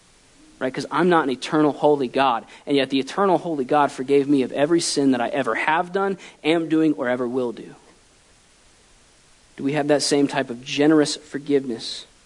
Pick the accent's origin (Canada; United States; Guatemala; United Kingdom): United States; Waterford, Florida; I told the story of how when Terry and I grew up in Waterford.